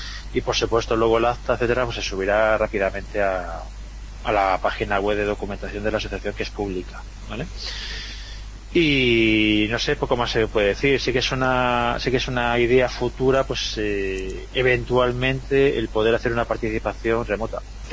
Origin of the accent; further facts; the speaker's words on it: Vigo, Galicia, Spain; now in Madrid, Spain; No, yo estoy en Madrid, no estoy en Vigo. Bueno, soy de Vigo, pero no vivo allí.